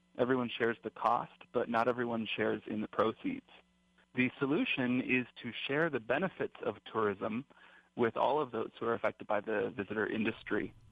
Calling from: Hawaiian Acres, Hawaii, United States; I'm calling from Hawaiian Acres over on the Big Island.

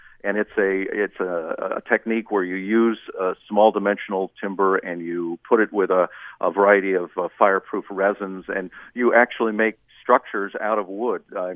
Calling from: Oregon, United States; I'm calling you from Oregon right now

